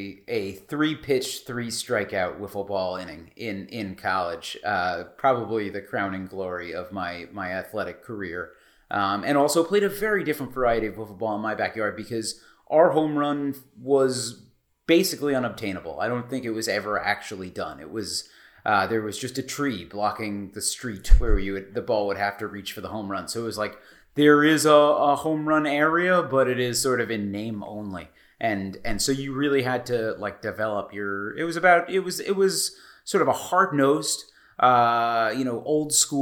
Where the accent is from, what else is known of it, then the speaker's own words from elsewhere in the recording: New York, United States; So stickball was big where I grew up on Long Island.